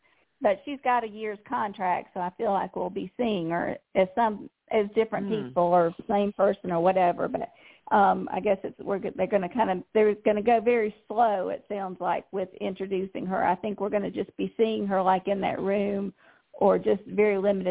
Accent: South Carolina, United States; And that was filmed in my home state of South Carolina.

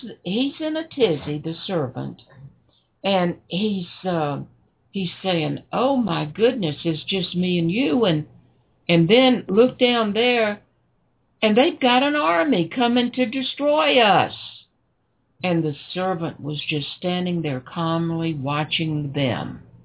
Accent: the South, United States; just to prove I'm a Southerner.

